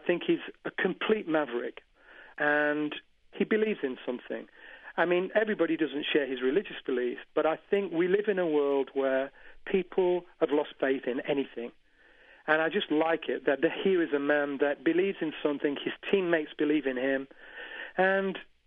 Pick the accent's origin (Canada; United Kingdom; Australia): United Kingdom; England; moved away as an adult; now in United States; we Brits don't get NFL and NASCAR. But living in America these past 7 months